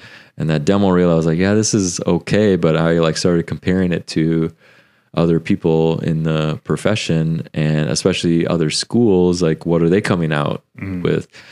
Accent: Minnesota, United States; growing up in Minnesota

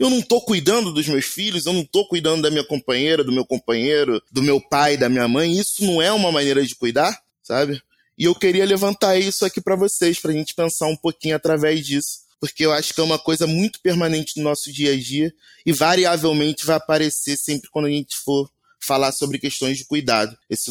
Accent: Rio de Janeiro, Brazil; Eu venho de Ramos, zona norte do Rio de Janeiro, moro próximo ali do Complexo do Alemão.

